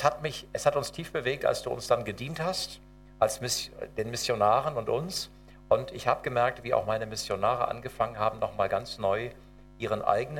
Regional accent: Germany; Ich bin Deutscher.

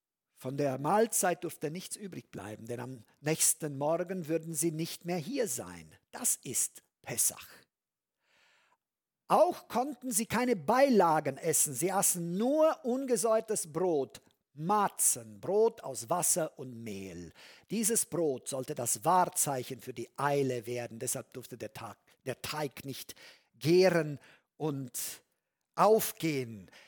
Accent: Transylvania, Romania; Ich erinnere mich als Kind, da konnte ich nie dabei sein bei so einer Schlachtung. Bei uns in Siebenbürgen in Rumänien war es üblich, an Ostern

